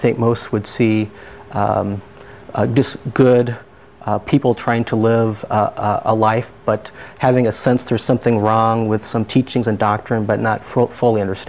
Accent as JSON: {"language": "English", "town": "Des Moines", "region": "Iowa", "country": "United States", "tie": "born there", "said": "I live in Des Moines, Iowa. It's my fifth time back, and I was born in Des Moines and kept on moving back."}